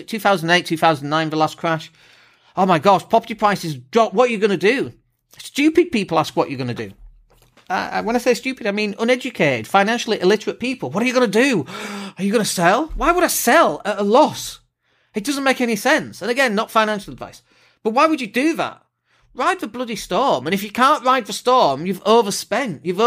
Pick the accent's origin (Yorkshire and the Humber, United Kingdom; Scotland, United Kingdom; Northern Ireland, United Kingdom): Yorkshire and the Humber, United Kingdom; Leeds; I'm a tight northerner. I come from Leeds.